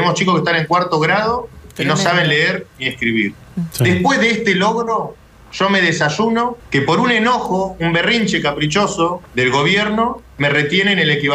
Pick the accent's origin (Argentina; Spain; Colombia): Argentina; a mí como argentino me avergüenza.